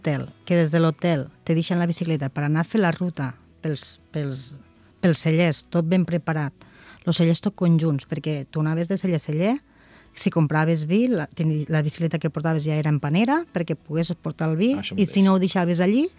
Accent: Catalonia, Spain; jo vinc del Delta, que és molt pla

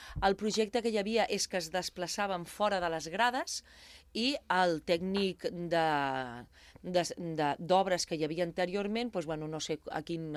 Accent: Sant Sadurní d'Anoia, Catalonia, Spain; also born or lived in Martorell; jo anava a l'escola a Sant Sadurní de ben petita, o sigui, jo em sento més de Sant Sadurní que de Martorell. Jo vaig néixer a Martorell, però sempre he anat a l'escola a Sant Sadurní

